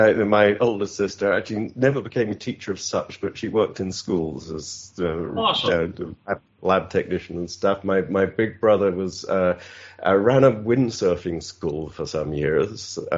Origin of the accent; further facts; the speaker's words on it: South East England, United Kingdom; born there; I was born in England. I am a man of Kent, if you want to be very precise about it. But we moved around quite a bit